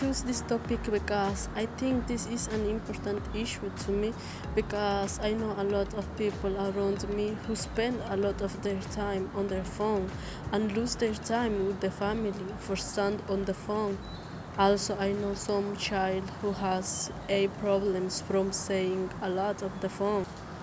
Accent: Santiago Chimaltenango, Huehuetenango, Guatemala; I am 19 years old and I am from Santiago Chimaltenango, Guatemala.

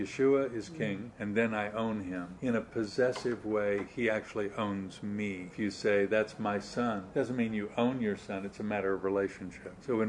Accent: United States; I'm almost embarrassed to say I'm an American when I listen to these future leaders of government

